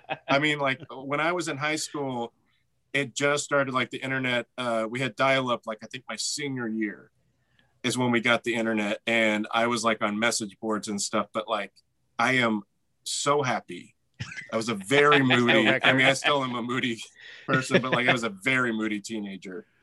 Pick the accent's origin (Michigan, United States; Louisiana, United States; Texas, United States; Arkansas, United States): Texas, United States; Ennis; also born or lived in Houston; I mean, I was born in Houston, but I lived primarily like south of Dallas in a very small Texas town called Ennis, Texas.